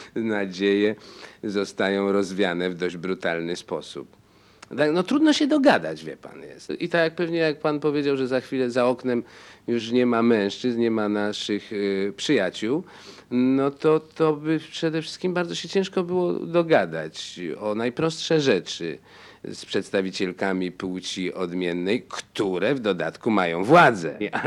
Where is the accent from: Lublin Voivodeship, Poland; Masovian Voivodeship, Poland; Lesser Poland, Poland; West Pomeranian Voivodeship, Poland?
Lesser Poland, Poland; Kraków; a jestem z Krakowa.